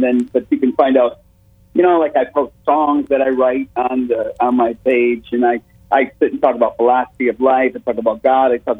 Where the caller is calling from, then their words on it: Michigan, United States; I'm calling in from Michigan.